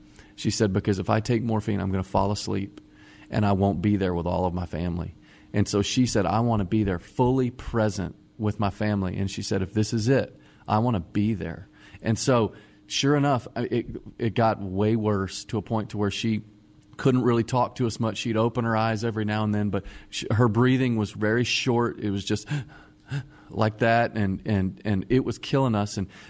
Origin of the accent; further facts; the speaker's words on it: Dallas, Texas, United States; Oh, man, we grew up in Dallas.